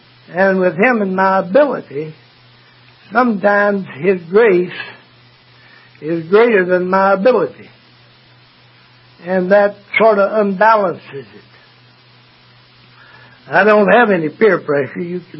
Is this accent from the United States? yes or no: yes; Midland, Texas, United States; born there; I was born in Midland, Texas, July the 19th, 1912.